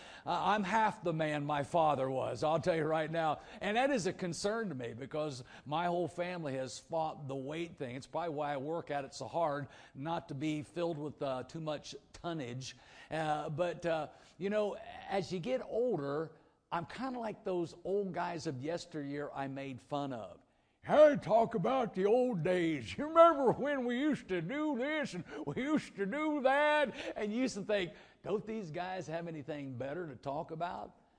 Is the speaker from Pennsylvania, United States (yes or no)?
no; Dunkirk, Indiana, United States; Now, I came from Dunkirk, Indiana, people. It's amazing I got through high school. I think the only reason they let me graduate from Dunkirk High School.